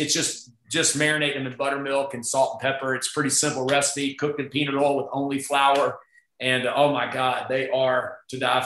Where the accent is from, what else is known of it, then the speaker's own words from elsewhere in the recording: Alabama, United States; Again, I grew up in Alabama, played football at the University of Alabama.